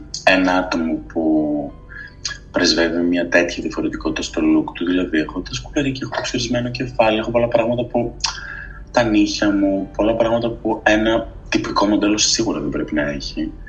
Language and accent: Greek; Xanthi, Eastern Macedonia and Thrace, Greece; now in Athens, Greece; Είμαι 18 χρονών, είμαι από την Ξάνθη, ζω στην Αθήνα πια.